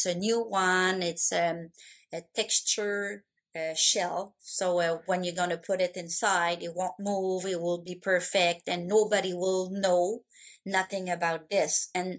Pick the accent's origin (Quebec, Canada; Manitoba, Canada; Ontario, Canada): Quebec, Canada; English is a second language; I'm from Quebec, Canada. I'm in the French part of the Canada.